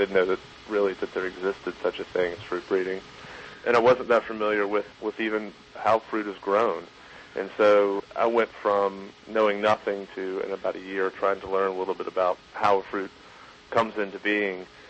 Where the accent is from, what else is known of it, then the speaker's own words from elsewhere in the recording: Birmingham, Alabama, United States; my partner, Bryce Stevens, and I, we grew up together in Birmingham, Alabama